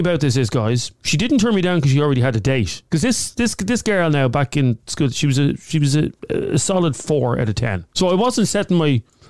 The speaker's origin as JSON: {"language": "English", "town": "Dublin", "region": "Leinster", "country": "Ireland", "said": "Because I'm not from Roscommon. That shit goes on in Roscommon and Longford and stuff like that. You don't do that in Dublin."}